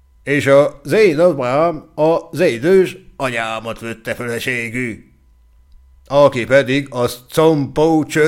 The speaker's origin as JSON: {"language": "Hungarian", "town": "Nagykőrös", "region": "Pest", "country": "Hungary", "tie": "born there", "said": "Az én életöm pedig nem közönségesen kezdődött, hanem hogy édesanyám nagy körösen járt. Na, ott születtem."}